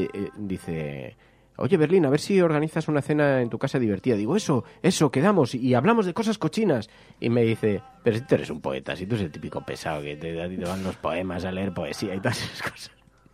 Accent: Spain; ya estamos acostumbrados, ya somos españoles, ¿eh?

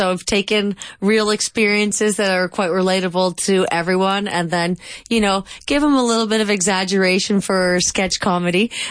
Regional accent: Calgary, Alberta, Canada; I'm from Calgary, Alberta, yeah.

